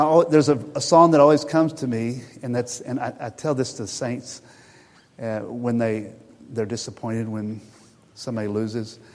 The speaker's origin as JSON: {"language": "English", "region": "Texas", "country": "United States", "tie": "born or raised there", "said": "I mean, I grew up in Texas. And if you're in Texas, you're for the Dallas Cowboys."}